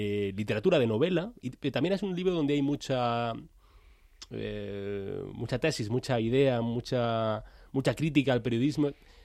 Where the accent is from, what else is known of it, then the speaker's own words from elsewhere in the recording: Granada, Andalusia, Spain; Yo soy de Granada, a mí que me cuentas, que somos más pobres todavía en Granada.